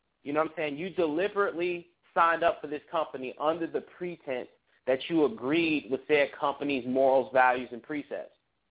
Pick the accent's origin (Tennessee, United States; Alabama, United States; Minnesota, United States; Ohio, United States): Ohio, United States; Cincinnati; I'm from Cincinnati.